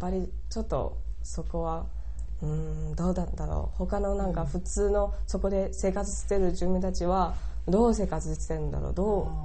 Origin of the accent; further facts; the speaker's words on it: Shanxi, China; Japanese is a second language; 自分のふるさとは北京と離れているところで山西省というところ